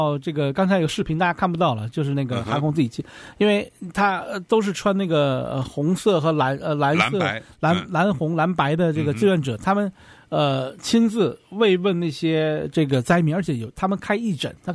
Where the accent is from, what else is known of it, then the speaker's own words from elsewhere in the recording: Northeast China, China; 对于我们东北人来讲，你零下十几度